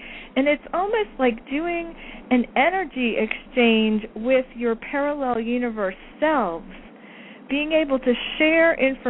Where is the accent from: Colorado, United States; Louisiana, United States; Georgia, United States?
Louisiana, United States; New Orleans; For those of you who don't know, I am originally from the New Orleans area.